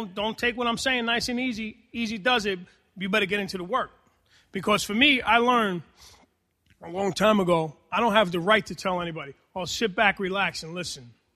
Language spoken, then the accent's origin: English; Hoboken, New Jersey, United States; And I'm born and raised in Hoboken, New Jersey. Might I add, real Hoboken when I grew up there, you know? And a lot of Spanish people back then.